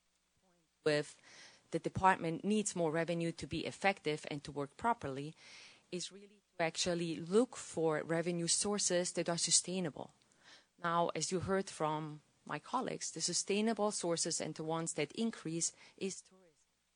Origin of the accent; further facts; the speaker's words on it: Switzerland; now in Montana, United States; I'm originally from Switzerland, so from Europe